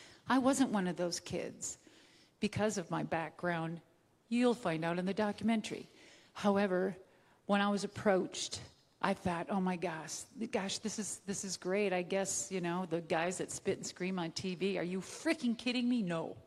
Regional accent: Minnesota, United States; Yeah, I always say it was something in the water in Minnesota because I'm from Minnesota.

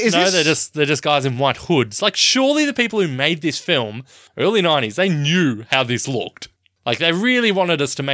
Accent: Ireland; Maybe it's because I'm Irish.

